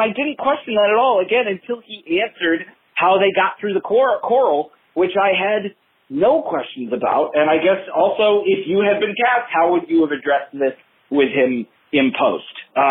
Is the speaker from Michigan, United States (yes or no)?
no; New York City, New York, United States; I'm from New York City.